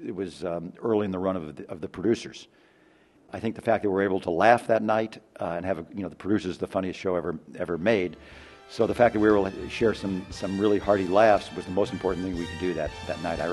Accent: St. Louis, Missouri, United States; Peoria is not very far from where I grew up in St. Louis.

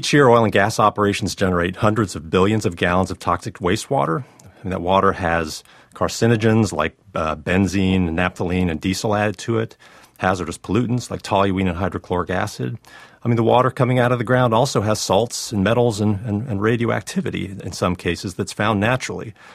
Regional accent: North Carolina, United States; If you're in Pennsylvania or my home state of North Carolina, it's still an important issue, but we're relatively water rich.

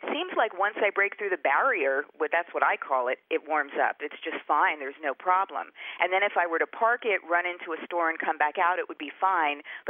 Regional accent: Manhattan, New York, United States; I'm from Manhattan, so, you know, it's all sort of alien to me to begin with.

